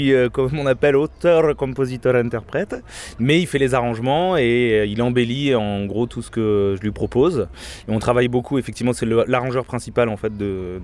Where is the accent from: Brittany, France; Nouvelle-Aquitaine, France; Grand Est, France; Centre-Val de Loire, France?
Nouvelle-Aquitaine, France; Bordeaux; also born or lived in Montpellier; Je viens de Bordeaux, je reviens de la région, enfin de Bordeaux, oui, dans les alentours du Médoc. Et je reviens dans la région après 6 ans à Montpellier